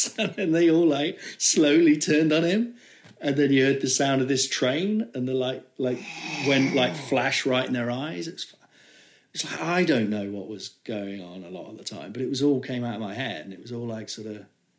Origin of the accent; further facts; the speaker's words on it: Nottingham, East Midlands, United Kingdom; But I was from Nottingham, I thought acting was, you know, we sort of spoke like this